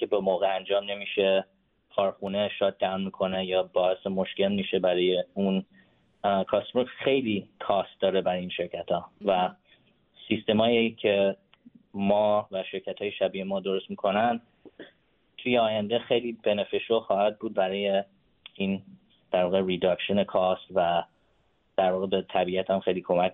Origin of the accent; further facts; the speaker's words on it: Indiana, United States; born there; Persian is a second language; من در واقع تو ایالت ایندیانا به دنیا آمدم.